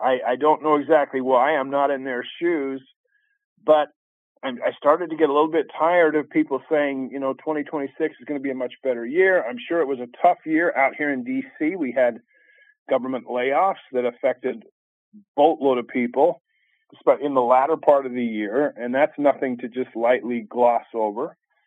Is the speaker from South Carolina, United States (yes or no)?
no; Utah, United States; now in Washington, United States; and I was raised in Utah as a conservative Republican, and I don't talk politics on this show very much, because I've been in D.C. for 36 years